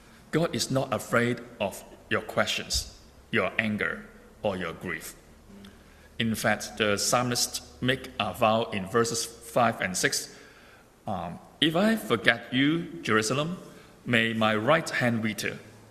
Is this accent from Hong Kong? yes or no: yes; Hong Kong; I'm from Hong Kong.